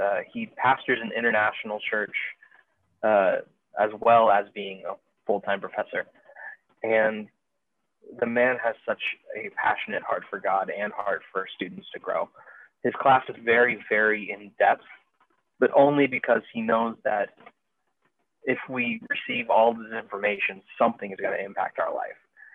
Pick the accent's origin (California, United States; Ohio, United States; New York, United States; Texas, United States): Texas, United States; Houston; Well, I'm originally from North Houston, just north of the Kingwood area, for those who would know that area.